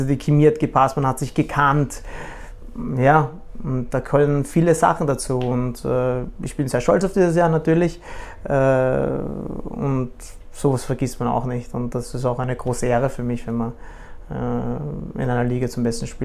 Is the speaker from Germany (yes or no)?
no; Vienna, Austria; Ja, also ich bin aufgewachsen in Wien, habe mein ganzes Leben in Wien gespielt.